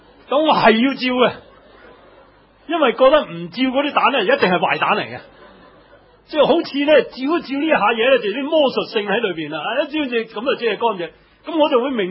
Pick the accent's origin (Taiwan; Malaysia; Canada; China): China; 但我想想，我们中国人都是这样的